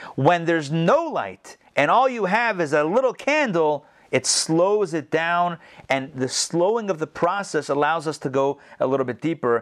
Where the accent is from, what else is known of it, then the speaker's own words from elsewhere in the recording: Pittsburgh, Pennsylvania, United States; I was young, living in Pittsburgh, growing up in Pittsburgh.